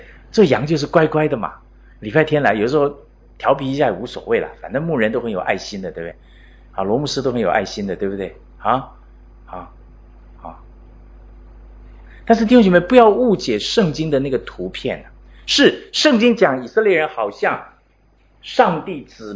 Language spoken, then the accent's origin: Chinese; Philippines; now in Hong Kong; 我记得我们刚搬到香港的时候，那时候真的是很有经验。因为我们从菲律宾来啊，我们刚到一个新的社区，当然我们是住在康城啊，那个新的楼盘